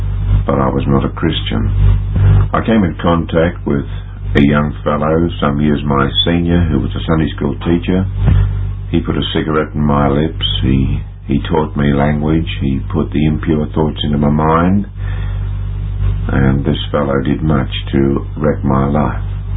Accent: Stanmore, New South Wales, Australia; born there; I was born in Stanmore in Sydney of godly parents. My father was an old-fashioned Brethren preacher

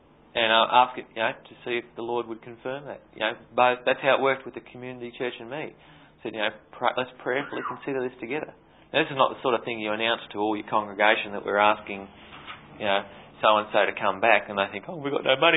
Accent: Warragul, Victoria, Australia; I was actually from Warrigal, went to college and came back

